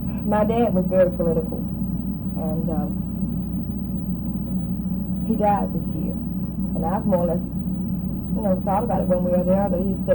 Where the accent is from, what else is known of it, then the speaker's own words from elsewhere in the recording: Hattiesburg, Mississippi, United States; born there; From birth, I was born in Hattiesburg because my mother was staying there.